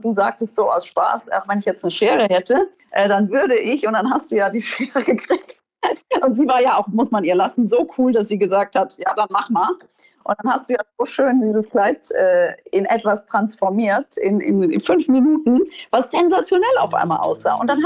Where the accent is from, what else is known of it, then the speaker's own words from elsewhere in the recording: Hesse, Germany; Also ich bin im Taunus groß geworden, mehr auf dem Land und wirklich draußen.